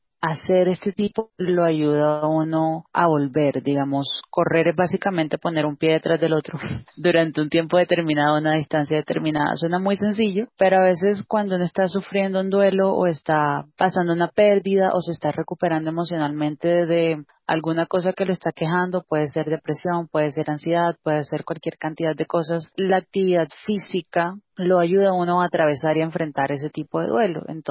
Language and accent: Spanish; Cartagena, Bolívar, Colombia; moved away as an adult; now in Bogotá, Colombia; yo soy de Cartagena de Indias, me mudé a Bogotá para estudiar en la sede de Bogotá de la Universidad Nacional de Colombia en el año 2007 y me quedé viviendo aquí en esta ciudad